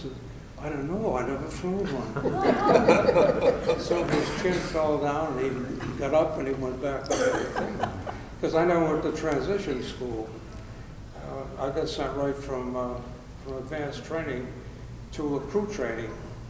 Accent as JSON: {"language": "English", "town": "Beverly", "region": "Massachusetts", "country": "United States", "said": "I'm from Beverly, Massachusetts, birthplace of the American Navy."}